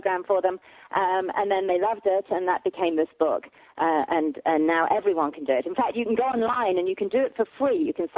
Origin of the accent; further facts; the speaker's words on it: Yorkshire and the Humber, United Kingdom; moved away as an adult; now in United States; I'm from Yorkshire in the north of England originally, but I've been here in the United States for about 20 years, so I think I count as one of you now.